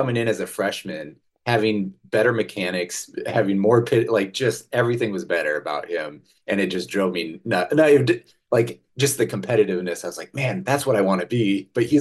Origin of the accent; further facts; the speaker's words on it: Sioux City, Iowa, United States; I grew up in Sioux City, which is just 1.5 hours north of Omaha